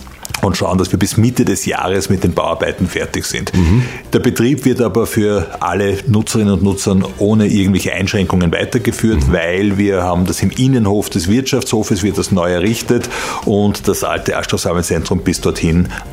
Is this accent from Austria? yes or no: yes; Perchtoldsdorf, Lower Austria, Austria; nur aus dem Bezirk Mödling, beginne mit meiner Heimatgemeinde.